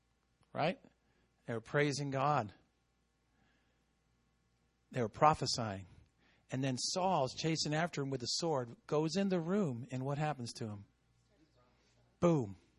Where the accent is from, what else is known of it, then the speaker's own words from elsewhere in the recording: Hicksville, New York, United States; now in Martinsville, United States; Well, I'm not from the South. I'm from New York. Anyway, yeah, I am from Hicksville.